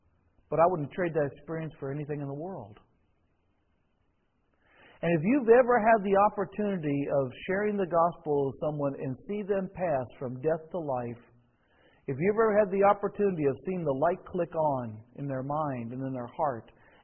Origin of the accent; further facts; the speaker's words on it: United States; Spent 10 years apologizing for being American. I did.